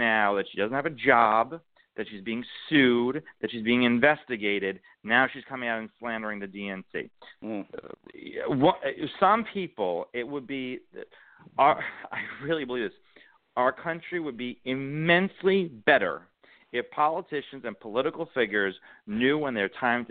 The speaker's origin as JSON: {"language": "English", "country": "United States", "said": "Being an American is a unique thing because we have no real common ancestry."}